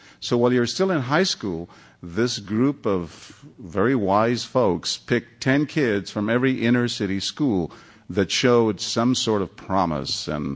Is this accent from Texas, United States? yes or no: yes; San Antonio, Texas, United States; So as a kid growing up in San Antonio, I was just amazed at the stuff he did.